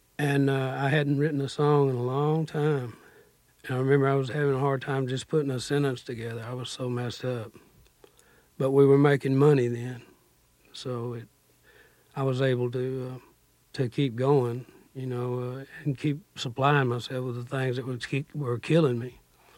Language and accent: English; Corsicana, Texas, United States; also born or lived in Waco; I was born in Corsicana, Texas, and it's about 53 miles northeast of Waco, Texas. And I lived there until I was 12 years old. My grandmother raised me, and she passed on when I was 12, and I went to Waco, Texas, and lived with my mother.